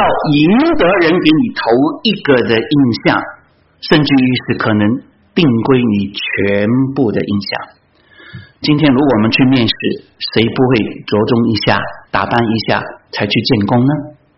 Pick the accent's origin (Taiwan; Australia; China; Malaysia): China; now in United States; 我们自己是从别的国家来的，就算我们在美国当了这个入籍了，我们在美国生活